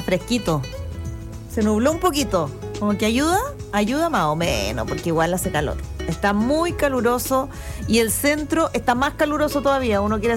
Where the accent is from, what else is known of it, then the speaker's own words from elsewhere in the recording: Chile; mañana voy a ir a comprarlo, a última hora, como buen chileno